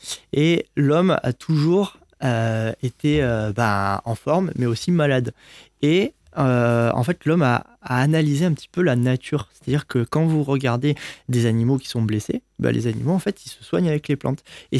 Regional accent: Nîmes, Occitanie, France; Et c'est vrai que j'ai grandi à Nîmes.

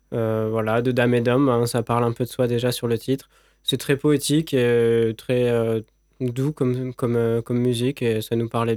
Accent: Occitanie, France; On est du Gard et du coup, on a envie de porter ça dans le Gard.

